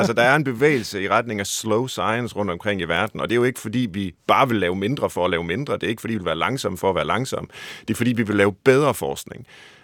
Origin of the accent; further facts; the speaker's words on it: Herning, Central Denmark Region, Denmark; den ene handler om Herning, hvor jeg kommer fra